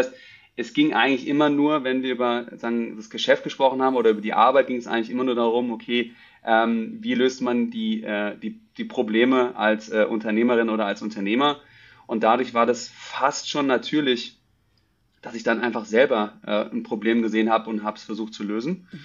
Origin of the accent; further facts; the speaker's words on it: Hesse, Germany; ich bin aufgewachsen im Taunus bei Frankfurt.